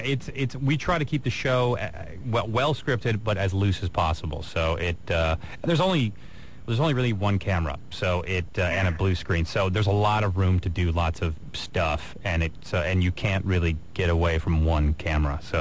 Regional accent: Mercer Island, Washington, United States; I went to Mercer Island High School. Yes, awesome. I grew up in Mercer Island

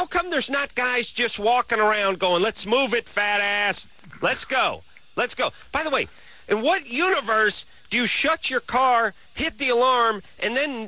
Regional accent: North Hollywood, California, United States; My hometown, NoHo.

